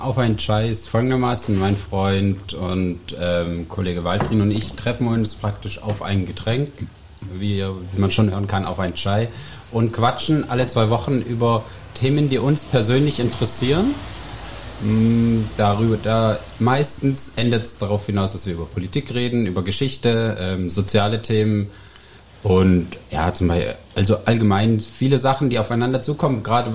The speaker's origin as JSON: {"language": "German", "town": "Neuenstadt", "region": "Baden-Württemberg", "country": "Germany", "said": "Und ich komme aus dem schönen Heilbronner Ländle, genauer gesagt aus Neuenstadt."}